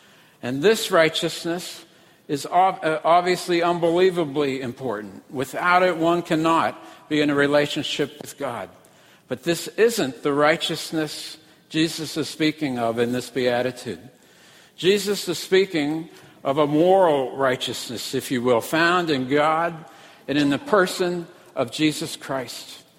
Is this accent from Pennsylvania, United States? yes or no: yes; Pittsburgh, Pennsylvania, United States; Have I mentioned to you that I'm from Pittsburgh? Well, the answer obviously is yes.